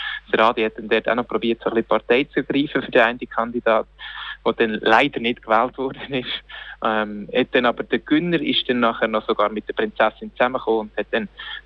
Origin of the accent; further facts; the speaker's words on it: Aargau, Switzerland; Es sind neben mir noch zwei andere Aargauer im Lager gewesen.